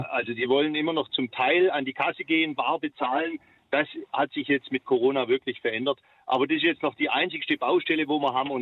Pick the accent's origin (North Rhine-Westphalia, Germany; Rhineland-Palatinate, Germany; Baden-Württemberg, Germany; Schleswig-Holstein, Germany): Baden-Württemberg, Germany; Hinterzarten; now in Feldberg, Germany; Ich komme zwar ursprünglich aus Hinterzarten und viele assoziieren … mit Hinterzarten, aber ich bin jetzt schon über 20 Jahre hier am Berg heimisch geworden